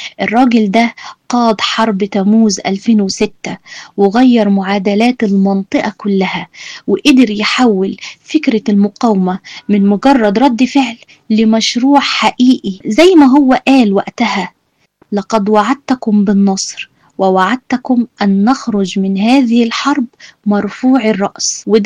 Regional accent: Egypt; ده بيبقى مشهد مش غريب علينا إحنا كمان كمصريين

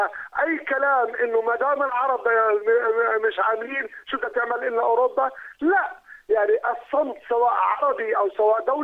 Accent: Palestine; وبالطبع هذا يوجب علينا نحن كفلسطينيين التحرك

